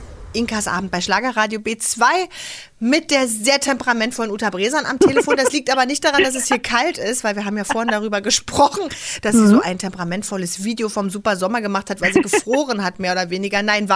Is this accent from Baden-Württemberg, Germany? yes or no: no; Berlin, Germany; Und ich habe mich nach der Wende dann immer gewundert, als Berliner Göre